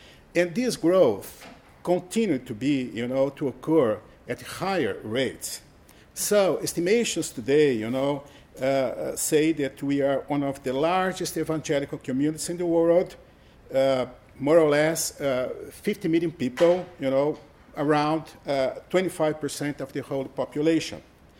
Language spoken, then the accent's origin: English; Brazil; English is a second language; I'm from Brazil. … I'm from the Unicamp, State University of Campinas.